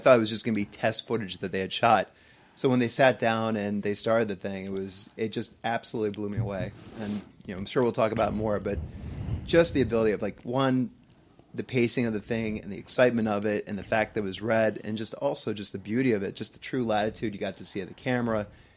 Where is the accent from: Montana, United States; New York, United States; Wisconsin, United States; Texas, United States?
New York, United States; also from New York, producer